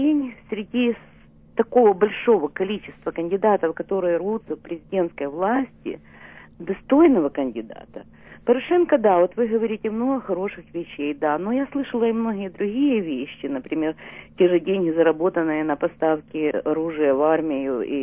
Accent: Ukraine; Russian is a second language; вот я украинка, и на Украине сейчас выборы

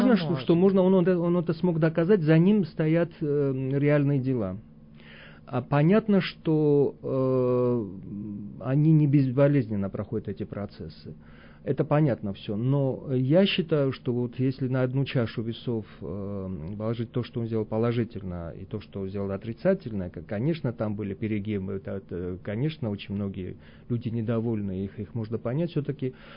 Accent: Georgia; к сожалению, я сам грузин

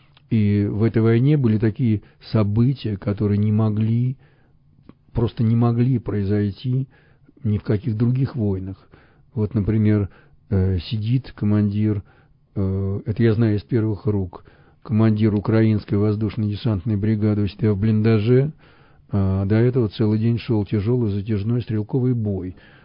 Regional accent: Moscow, Russia; born there; Ну, я родился в Москве давным-давно. Еще в Советском Союзе.

